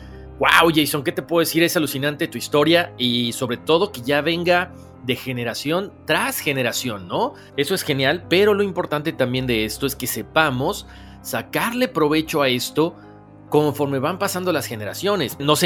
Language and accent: Spanish; Morelia, Michoacán, Mexico; now in Minnesota, United States; Te escribo desde Minnesota, Estados Unidos. Soy de Morelia, Michoacán, México.